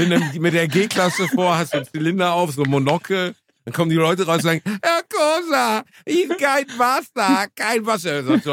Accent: Gelsenkirchen, North Rhine-Westphalia, Germany; Mein Heimatort Gelsenkirchen-Rotthausen ist von Gelsenkirchen der sozialschwächsten, ärmsten Stadt in Deutschland, der sozialschwächste, ärmste Stadtteil.

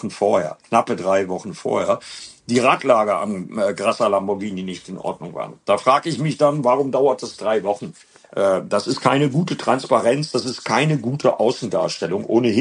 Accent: Bremen, Germany; für mich als Bremer sehr erfreulich

